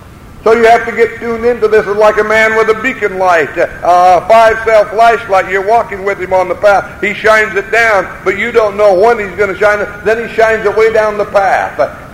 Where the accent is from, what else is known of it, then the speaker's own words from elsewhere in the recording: Idaho, United States; He was at the university, my home state of Idaho.